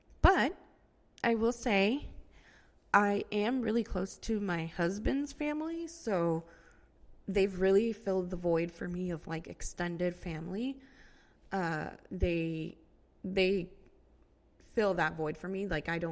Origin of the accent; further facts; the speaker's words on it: Puerto Rico; now in Florida, United States; So I am from Puerto Rico, but I don't really know anything about the island.